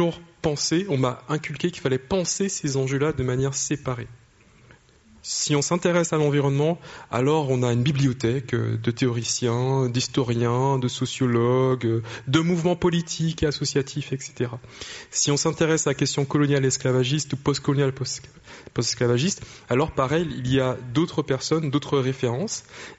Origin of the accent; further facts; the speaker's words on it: Martinique; moved away as an adult; je suis martiniquais. J'ai grandi, j'ai vécu en Martinique mes 18 premières années de vie. J'y vais chaque année, ma famille y vit encore.